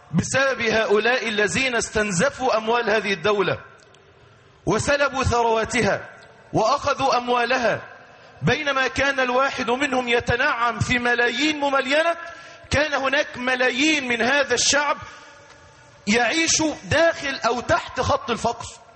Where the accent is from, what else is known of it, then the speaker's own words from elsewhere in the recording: Mansoura, Dakahlia, Egypt; الموجودون هنا في بلدتنا الحبيبة المنصورة